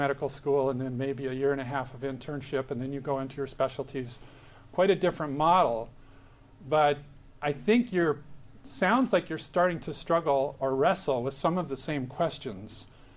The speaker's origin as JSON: {"language": "English", "region": "Ontario", "country": "Canada", "tie": "born there", "also_born_or_lived": "Toronto, Canada", "said": "So I was born in Canada, like I said. So of course I lived in Toronto for 23 years"}